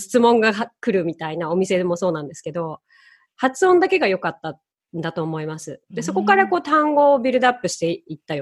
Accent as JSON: {"language": "Japanese", "town": "Kobe", "region": "Hyogo", "country": "Japan", "said": "神戸市です。神戸市です。"}